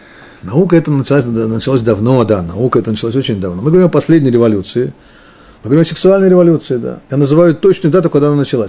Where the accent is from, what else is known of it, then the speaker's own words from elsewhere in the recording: Moscow, Russia; Я москвич, мне проще просто московский сленг использовать.